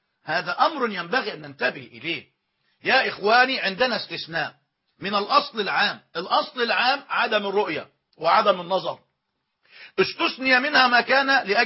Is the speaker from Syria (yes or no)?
no; Egypt; لكن عندنا في مصر ما يسمى القانون الوصية الواجبة